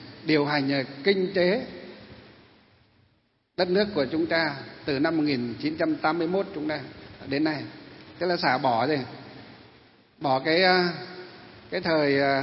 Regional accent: Hòa Bình, Vietnam; Mặc dù chúng tôi được sinh ra ở tỉnh Hòa Bình. Tỉnh Hòa Bình là gì?

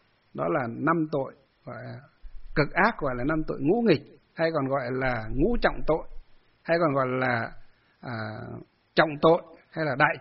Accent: Hòa Bình, Vietnam; vì tôi là người Mường, thì cảm hóa người Mường theo Phật ở Minh Quang này hay như ở trong quê ấy, Hòa Bình thì dễ.

